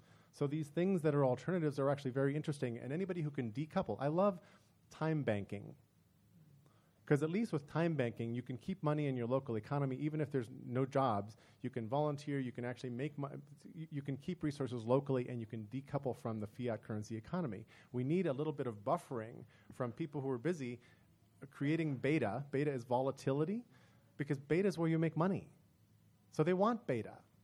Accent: Argentina; also born or lived in South America; I grew up partly in South America, partly in Argentina.

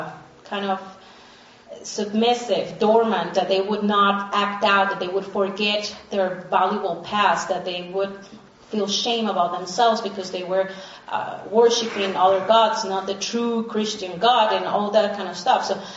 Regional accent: Colombia; And so I said, "I come from Colombia."

